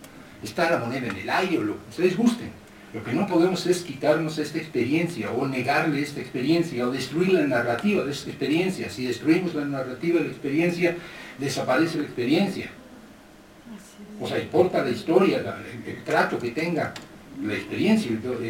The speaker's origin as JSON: {"language": "Spanish", "country": "Mexico", "said": "Somos estos mexicanos"}